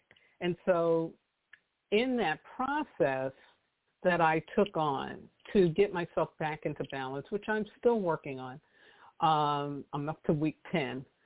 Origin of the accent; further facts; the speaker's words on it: New York City, New York, United States; I grew up in New York City, so, you know, it's like this, right?